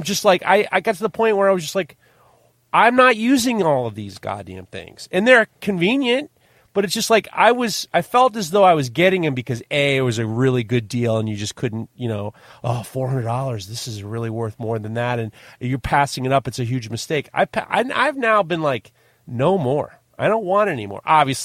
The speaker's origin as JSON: {"language": "English", "region": "New York", "country": "United States", "said": "I'm from New York. My shit is fuck."}